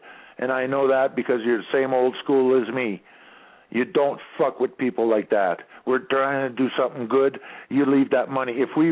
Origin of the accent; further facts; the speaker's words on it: Canada; I'm a Canadian